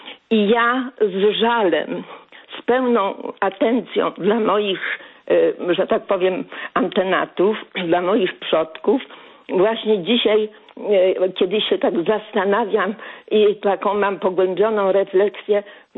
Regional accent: Bnin, Greater Poland Voivodeship, Poland; born there; Urodziłam się w Bninie i stamtąd pochodzi moja rodzina, zarówno po kądzieli i po mieczu.

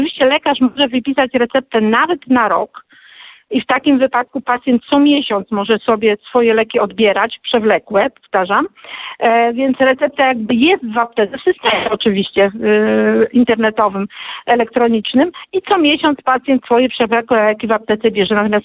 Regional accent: Lublin, Lublin Voivodeship, Poland; No ja jestem z Lublina, w Lublinie tak to działa i działa sprawnie.

